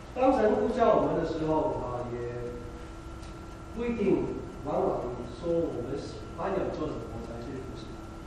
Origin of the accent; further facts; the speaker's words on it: Hong Kong; moved away; 我们在我香港长大我们的跟这边的小孩子文化背景不一样，而且我们讲英文讲的话怎么去跟他们沟通，对不对？